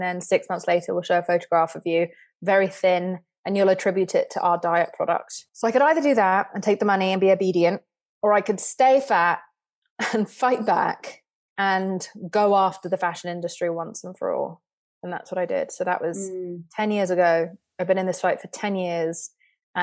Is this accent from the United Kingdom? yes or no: yes; England, United Kingdom; But I'm English. I have a resting sad face.